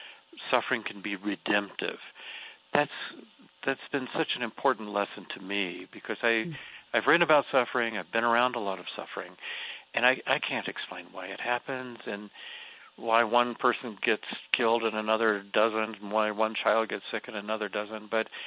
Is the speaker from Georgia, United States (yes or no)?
yes; Atlanta, Georgia, United States; When I grew up in Atlanta, the church I went to saw him as the enemy, the bad guy.